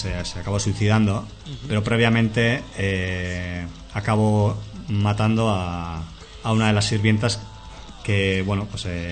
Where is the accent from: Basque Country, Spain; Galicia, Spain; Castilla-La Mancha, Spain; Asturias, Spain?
Basque Country, Spain; Durango; nosotros somos de Durango y también pues joder, es un sitio un poco, no sé, está metido ahí como en un hoyo, ¿no? Está en medio de un valle rodeado de montañas